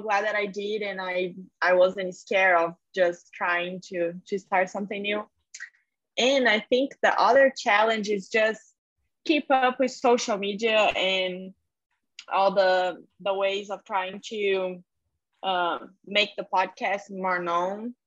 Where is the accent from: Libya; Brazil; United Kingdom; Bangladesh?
Brazil; now in United States; because I'm from Brazil, I didn't know that many people in the US.